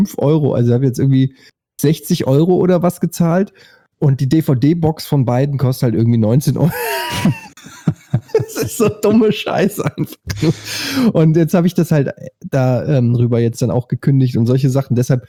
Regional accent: Frankfurt, Hesse, Germany; Du weißt, ich komme aus Frankfurt.

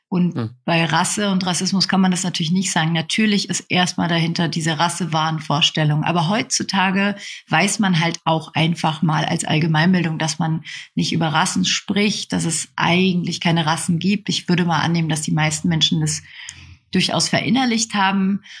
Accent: Nuremberg, Bavaria, Germany; Ich komme aus Nürnberg

